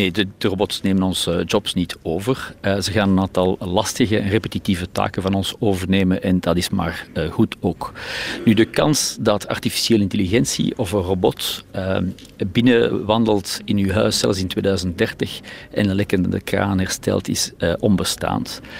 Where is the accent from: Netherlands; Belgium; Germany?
Belgium; Flanders; Hoog tijd om daar ook als Belgen en Vlaming aan de voorhand te zijn